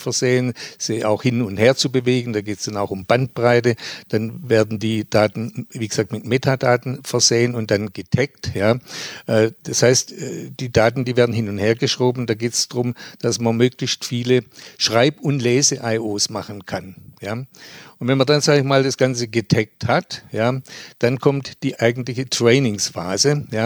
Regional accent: Stuttgart, Baden-Württemberg, Germany; ich bin ja Stuttgarter. Und als Stuttgarter liest man die Stuttgarter Zeitung.

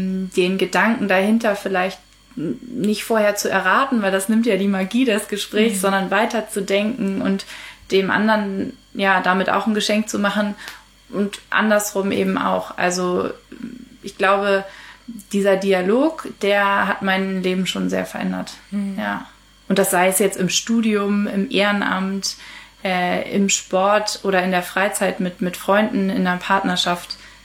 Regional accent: Kiel, Schleswig-Holstein, Germany; now in Hamburg, Germany; Ich bin in Kiel aufgewachsen und lebe seit nunmehr 5 Jahren in Hamburg

